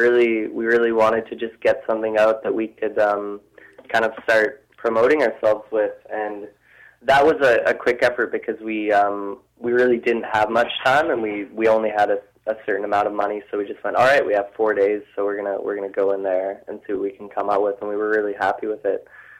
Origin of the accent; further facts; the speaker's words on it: Campbell River, British Columbia, Canada; I'm from Campbell River, as is our drummer Cole.